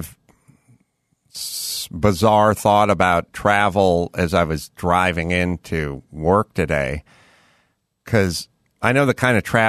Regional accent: North Hollywood, California, United States; Also, I'm from North Hollywood. I'm from the San Fernando Valley.

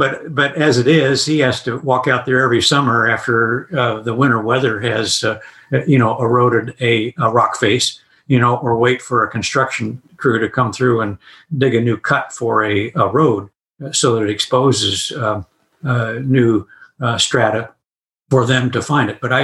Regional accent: Kansas City, Missouri, United States; I grew up in Kansas City.

